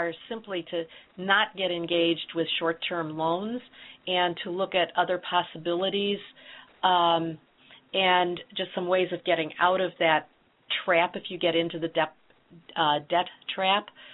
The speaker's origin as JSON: {"language": "English", "town": "Dubuque", "region": "Iowa", "country": "United States", "tie": "born or raised there", "said": "And I just remember one in Dubuque, which is kind of my hometown"}